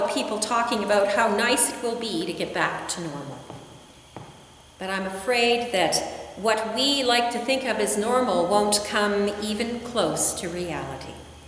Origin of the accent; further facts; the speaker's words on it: Canada; What else have I learned about Canada, about being Canadian in this pandemic time?